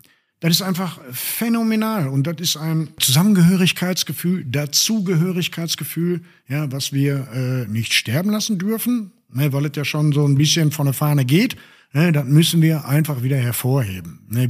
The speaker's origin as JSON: {"language": "German", "town": "Bottrop", "region": "North Rhine-Westphalia", "country": "Germany", "tie": "born or raised there", "said": "Also ich bin im Pfonderort hier in Bottrop aufgewachsen."}